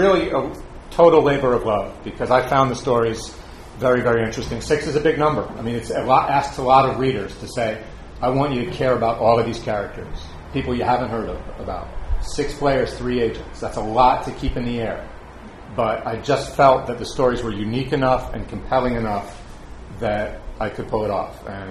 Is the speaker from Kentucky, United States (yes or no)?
no; Great Neck, New York, United States; because we grew up on Long Island in Great Neck